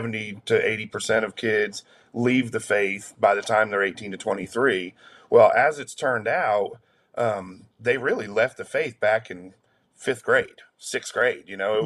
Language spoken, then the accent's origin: English; New England, United States; I grew up in the New England area, so there wasn't a whole lot of Jesus up there.